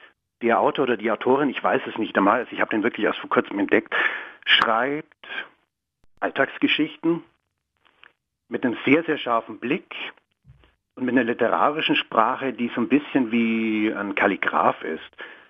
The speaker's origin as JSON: {"language": "German", "region": "Allgäu", "country": "Germany", "lives_now": "Stuttgart, Germany", "said": "ich bin eigentlich ganz und gar kein Stuttgarter. Also ich komme aus dem Allgäu und lebe seit wenigen Jahren."}